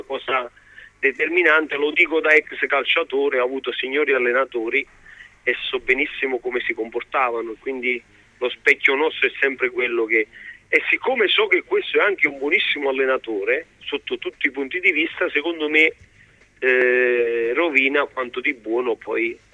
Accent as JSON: {"language": "Italian", "region": "Campania", "country": "Italy", "said": "anche se sono campano"}